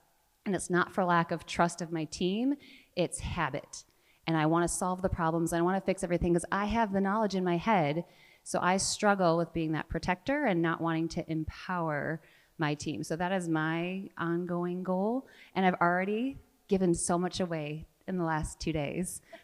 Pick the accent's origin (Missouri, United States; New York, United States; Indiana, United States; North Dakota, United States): Missouri, United States; St. Louis; from St. Louis.